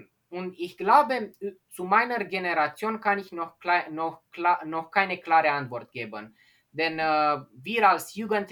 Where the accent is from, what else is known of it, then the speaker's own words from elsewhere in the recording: Rădăuți, Suceava County, Romania; first language Romanian; German is a second language; Also kann man sagen, dass Radauz ist meine Heimatstadt.